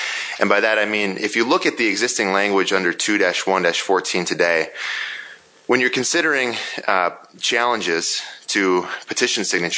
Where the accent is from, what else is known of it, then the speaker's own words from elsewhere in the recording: Dell Rapids, South Dakota, United States; I'm from Del Rapids. I represent the greatest district in all of South Dakota.